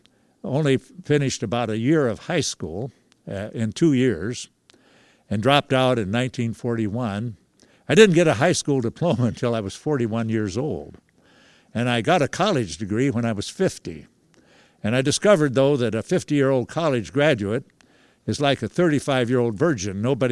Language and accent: English; Nebraska, United States; I was born in Nebraska in 1925 and grew up there during the Depression.